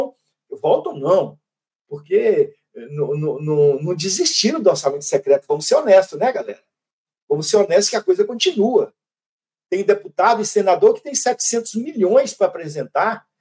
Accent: Minas Gerais, Brazil; eu sou deputado pelo Estado do Rio, mas eu sou mineiro.

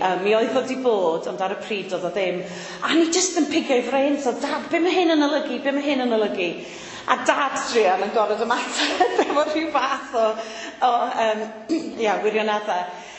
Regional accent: Llanilar, Wales, United Kingdom; Dwi'n dod yn reiddiol o Lanilar, ger Aberystwyth, cartref Dai Jones.

